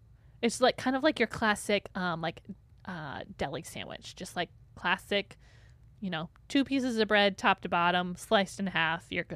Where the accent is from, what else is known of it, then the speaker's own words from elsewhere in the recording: St. Joseph, Michigan, United States; Baguette de France was a restaurant in St. Joe, my hometown that I grew up in.